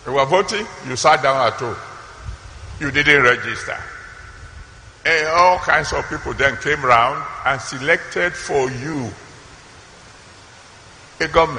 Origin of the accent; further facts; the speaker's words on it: Nigeria; as a Nigerian, every one of you, you are all Nigerians